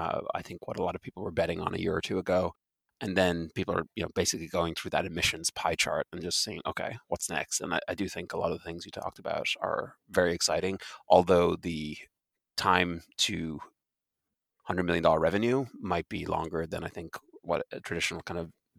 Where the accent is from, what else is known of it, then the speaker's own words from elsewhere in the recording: Ireland; it's going to be a real struggle as an Irish person saying the IRA for the next decade.